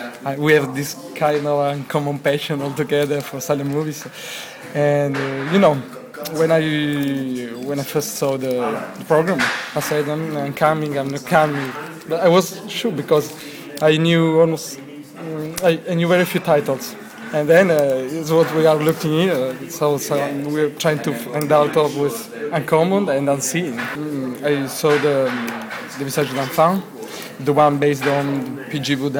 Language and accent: English; Italy; English is a second language; I'm from Italy, and I'm coming to the festival